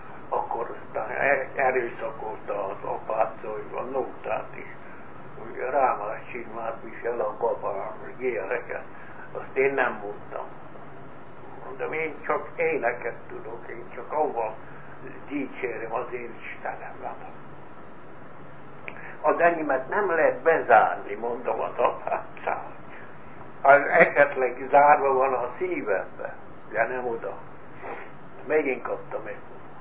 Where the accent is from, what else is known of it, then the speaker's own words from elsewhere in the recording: Újkígyós, Békés, Hungary; born there; 1920 május 30-án születtem, Újkígyóson, Öreg utcai házba. Édesapám római katolikus volt, édesanyám református.